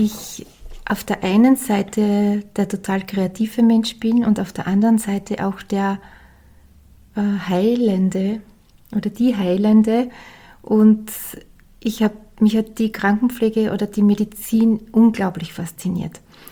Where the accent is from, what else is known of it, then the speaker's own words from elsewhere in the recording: Styria, Austria; ich bin ja aus der Steiermark, so wie